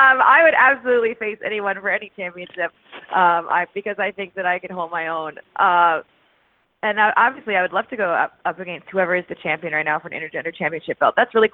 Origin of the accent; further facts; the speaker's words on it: Victoria, British Columbia, Canada; Yeah, we're actually both from the same town, hometown, too. We're both from Victoria, BC.